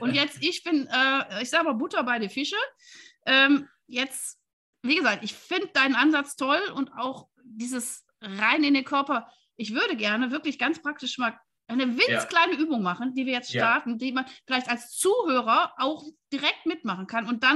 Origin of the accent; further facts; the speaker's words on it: Wuppertal, North Rhine-Westphalia, Germany; ich bin ja Wuppertalerin und ich komme auch aus der Südstadt und ich war sogar noch vor einer Woche in Wuppertal